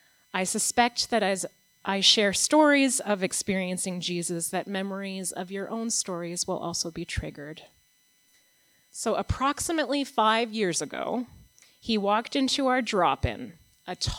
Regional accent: Toronto, Ontario, Canada; And just so you know a little bit about me, I was born here in Toronto at St. Michael's Hospital, grew up here, born and raised.

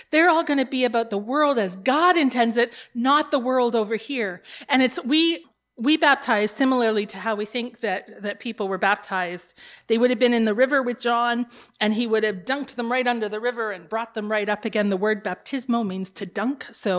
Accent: Canada; born there; Because I was born here. If you're born here, you don't have to promise anything.

